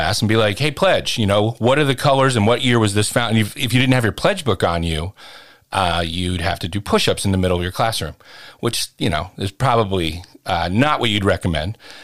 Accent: Pennsylvania, United States; I grew up in the Northeast. So, you know, suburban Philadelphia

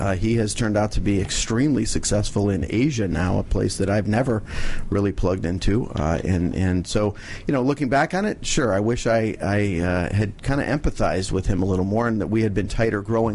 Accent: Connecticut, United States; also born or lived in North Carolina / Michigan; Grew up in Connecticut. Then the chaos started. I moved around from Connecticut, North Carolina, back to a different place in Connecticut. And then to Michigan, all before I was in 10th grade.

